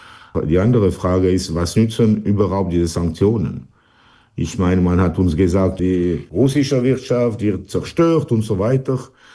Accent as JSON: {"language": "German", "country": "Switzerland", "said": "Teil unserer Identität ist als Schweizer."}